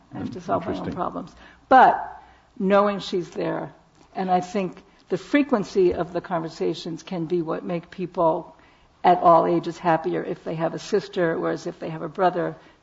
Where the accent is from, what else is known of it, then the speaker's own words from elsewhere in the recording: Brooklyn, New York, United States; I grew up in Brooklyn.